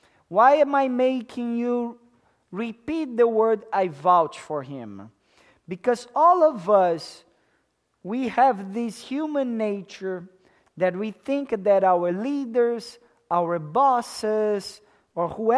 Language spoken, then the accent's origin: English; Canada; And I'm Canadian.